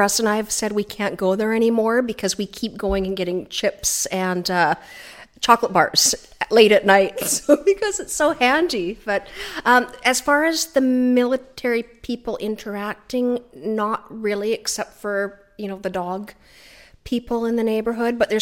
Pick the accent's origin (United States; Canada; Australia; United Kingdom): Canada; Ladysmith, British Columbia; now in Colwood, Canada; So I come from Ladysmith. My family's been there for 100 years.